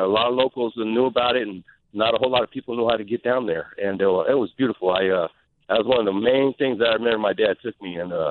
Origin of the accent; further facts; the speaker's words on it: San Francisco, California, United States; now in Sacramento, United States; I grew up in San Francisco, and my dad was born and raised in Hawaii, in Oahu.